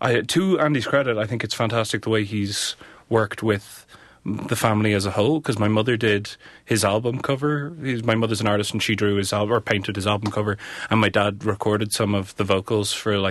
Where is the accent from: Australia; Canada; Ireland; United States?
Ireland; Wicklow, Leinster; I'm from Wicklow originally, which is sort of just south of Dublin in Ireland.